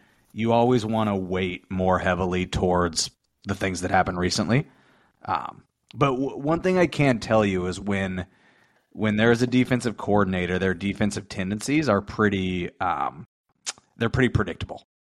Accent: Kansas City, United States; which by the way, I'm from Kansas City, so I'm a Chiefs fan

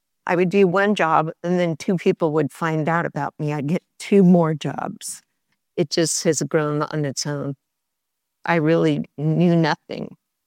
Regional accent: California, United States; now in Tennessee, United States; I'm from Southern California. We moved here from Newport Beach 20 years ago. So we feel like locals now.

